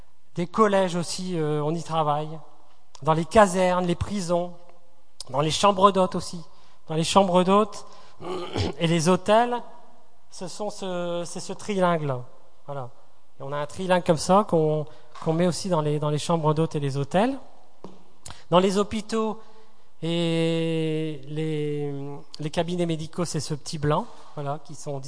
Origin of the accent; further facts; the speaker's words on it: Fès, Fès-Meknès, Morocco; j'ai 37 ans, je suis marocaine, je viens d'une grande famille de Fès, Sherfa, qui veut dire descendante du prophète Mahomet. Provenant d'une famille nombreuse, nous étions très riches et je vivais dans le luxe.